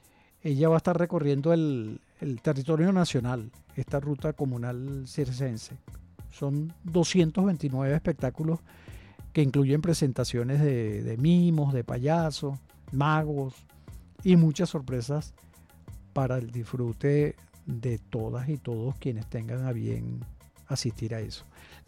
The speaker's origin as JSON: {"language": "Spanish", "town": "Caracas", "region": "Capital District", "country": "Venezuela", "tie": "born there", "said": "ahí sí nací yo, en La Pastora, en el barrio El Polvorín, a las faldas del Guarayra Repano"}